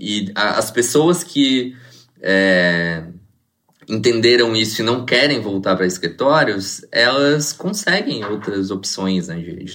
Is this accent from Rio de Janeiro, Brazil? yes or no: no; Imbituba, Santa Catarina, Brazil; born there; eu que nasci lá em Imbituba, Santa Catarina, uma cidade de 40 mil habitantes. Até meus 27 anos, eu trabalhei em Santa Catarina. Eu me mudei por causa de trabalho para uma cidade vizinha que chama Tubarão